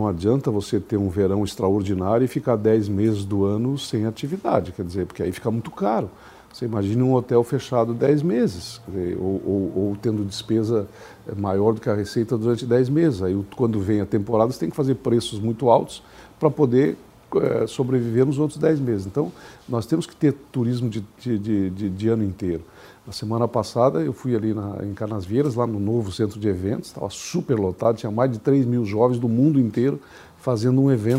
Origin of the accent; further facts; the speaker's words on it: Rio Grande do Sul, Brazil; até porque eu sou da Serra, é o turismo de inverno, né?